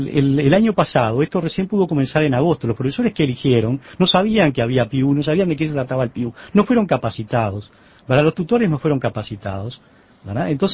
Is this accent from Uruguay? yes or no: yes; Uruguay; pensar un poco como uruguayos